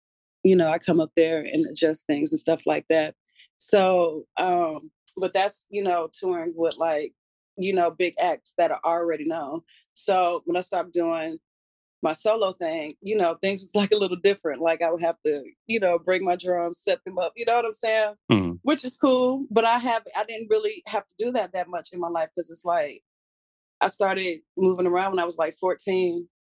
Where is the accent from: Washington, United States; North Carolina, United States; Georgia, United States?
Georgia, United States; Atlanta; now in Portland, United States; I'm from Atlanta, Georgia.